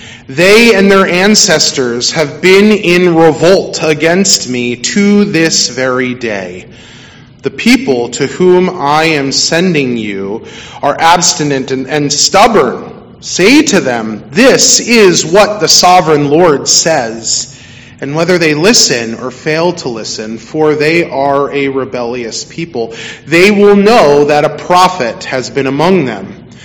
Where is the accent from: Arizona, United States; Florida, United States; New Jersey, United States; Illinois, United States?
New Jersey, United States; I grew up in New Jersey. Don't hold that against me.